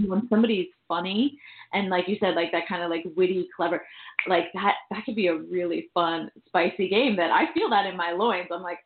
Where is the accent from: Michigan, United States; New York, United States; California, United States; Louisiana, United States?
New York, United States; I grew up in New York